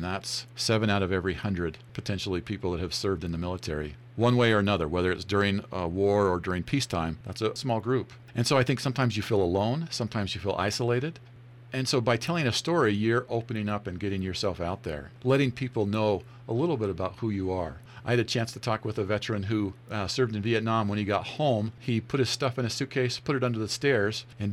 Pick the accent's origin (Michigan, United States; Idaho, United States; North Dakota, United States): Idaho, United States; Pocatello; I grew up here in Pocatello, went to Highland High School, go Rams, and then went to Idaho State University.